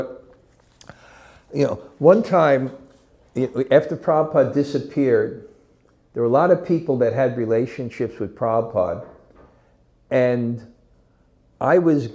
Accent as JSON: {"language": "English", "country": "India", "tie": "born or raised there", "said": "I think one thing that helped me in my spiritual life was growing up in India. You can imagine, I went there in 1976, didn't know really anything"}